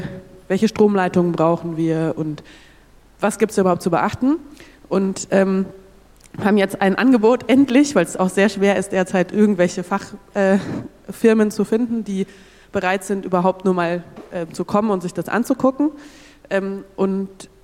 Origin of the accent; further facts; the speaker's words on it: Leipzig, Saxony, Germany; ich bin aus Leipzig und dort Mitglied in einem Gemeinschaftsgarten.